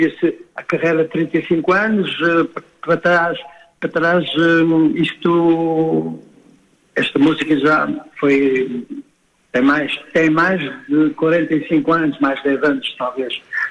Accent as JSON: {"language": "Portuguese", "town": "Loures", "region": "Lisbon", "country": "Portugal", "tie": "born or raised there", "said": "quando era menino, fui criado numa zona relativamente perto de Lisboa, ali no Conselho de Louros"}